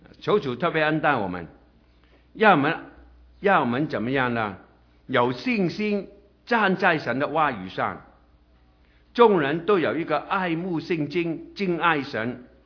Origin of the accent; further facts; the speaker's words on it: China; 不是我们中国人的文化是高高在上，告诉下级你要做什么